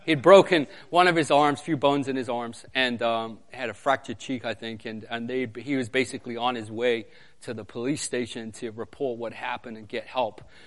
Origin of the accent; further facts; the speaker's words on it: England, United Kingdom; Originally from, as Pastor said, I'm originally from England.